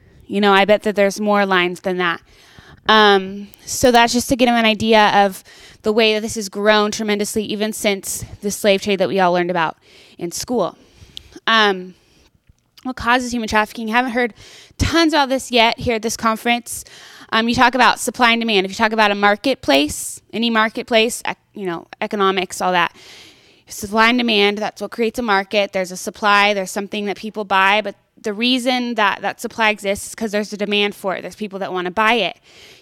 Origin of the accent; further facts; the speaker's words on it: Cambodia; now in United States; Personally, I came from Cambodia